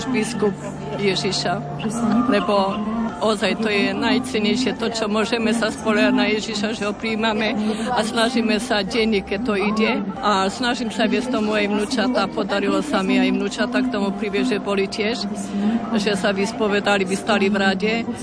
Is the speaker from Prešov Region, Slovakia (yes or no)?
yes; Svit, Prešov Region, Slovakia; Ja pochádzam ako zo Svitu, spod Tatier.